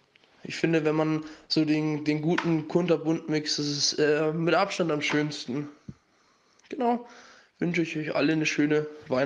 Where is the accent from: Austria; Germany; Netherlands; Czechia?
Germany; polnische Wurzeln, also beide meiner Eltern kommen aus Polen und sind dort auch geboren und ich komme aus Deutschland und bin hier geboren.